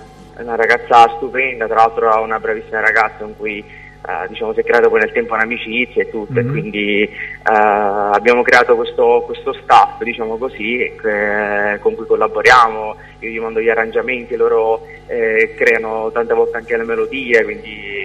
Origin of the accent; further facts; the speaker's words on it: Sicily, Italy; now in Genoa, Italy; Allora, io sono siciliano, abito a Genova